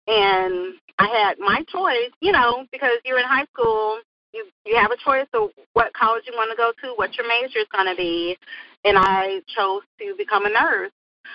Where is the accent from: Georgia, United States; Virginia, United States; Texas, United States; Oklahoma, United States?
Georgia, United States; I'm from Georgia because I was raised in Georgia the majority of my life.